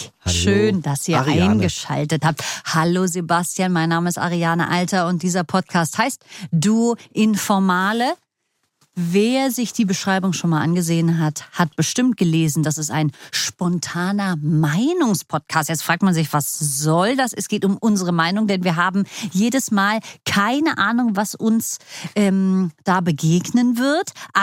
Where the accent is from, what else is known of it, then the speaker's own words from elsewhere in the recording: Berlin, Germany; ich bin in Berlin aufgewachsen